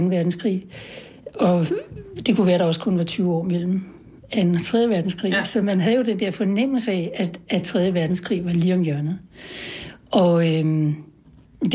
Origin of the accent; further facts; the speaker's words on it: Sorgenfri, Capital Region of Denmark, Denmark; jeg er også vokset op nord for København, i det, man kaldte akademikergetoen, i Sorgenfri. Og min far var direktør